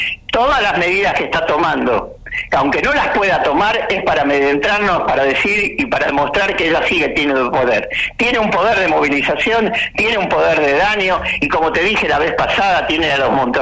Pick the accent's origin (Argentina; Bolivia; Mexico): Argentina; Ramos Mejía, Buenos Aires Province; also born or lived in Mataderos, Buenos Aires; yo nací en Mataderos, Luis, pero viví, después de los 7 años, en Ramos Mejía.